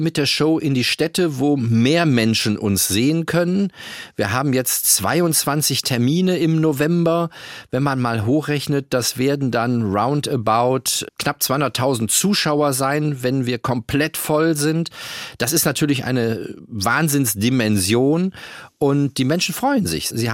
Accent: Duisburg, North Rhine-Westphalia, Germany; now in Frankfurt, Germany; Ja, hier in Frankfurt. Aber ich komme natürlich aus Duisburg

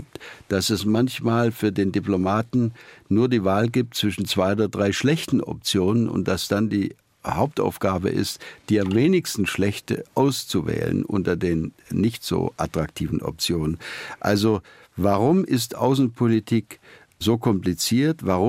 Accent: Baden-Württemberg, Germany; Ich stamme ja aus Süddeutschland, bin in der Nähe von Schwarzwald und Schwäbischer Alb aufgewachsen.

